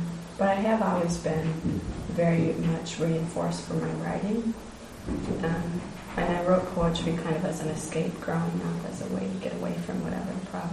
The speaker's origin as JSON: {"language": "English", "town": "Chicago", "region": "Illinois", "country": "United States", "said": "from Chicago."}